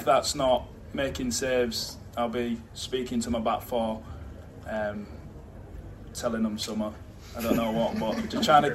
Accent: Bridlington, Yorkshire and the Humber, United Kingdom; Obviously, I'm from Brid. I know about York.

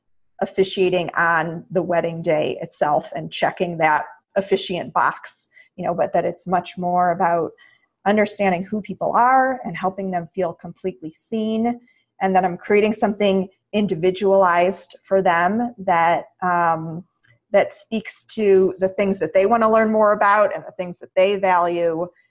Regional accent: Illinois, United States; I went back to my rabbi from home. I grew up in the Chicago area

